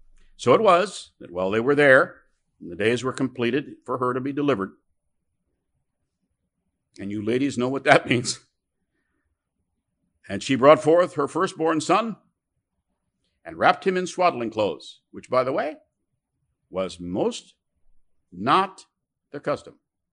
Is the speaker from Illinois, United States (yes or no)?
yes; Spring Grove, Illinois, United States; also born or lived in Chicago; I grew up in Spring Grove, Illinois. I was born in Chicago, so I'm from Chicago.